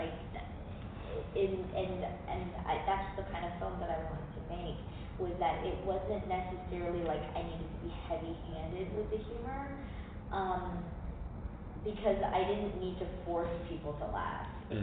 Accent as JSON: {"language": "English", "country": "United States", "said": "I'm American, so it's an American film."}